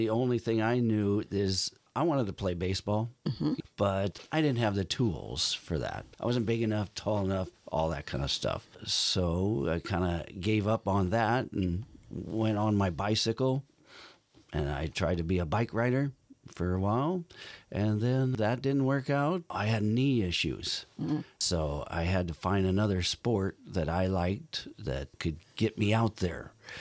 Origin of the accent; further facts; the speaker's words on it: Davenport, Iowa, United States; born there; also born or lived in Bay Area; I was born in Davenport, Iowa. Right on the banks of the muddy Mississippi River, the only place where the Mississippi River runs east to west. And then my dad got a job in the Bay Area, and we mo